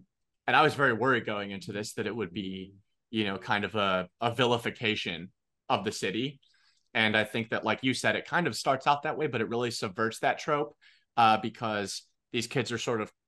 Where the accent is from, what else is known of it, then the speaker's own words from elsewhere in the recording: Chicago, Illinois, United States; And as a Chicagoan, I appreciate that part.